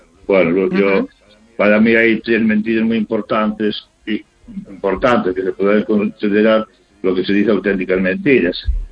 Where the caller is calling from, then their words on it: Narón, Galicia, Spain; de Narón.